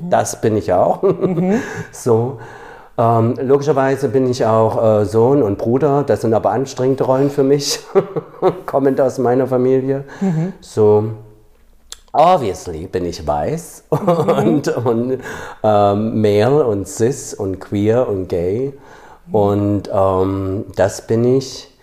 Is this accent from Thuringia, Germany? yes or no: yes; Thuringia, Germany; born there; ich bin in Thüringen geboren, in den 70ern in der DDR.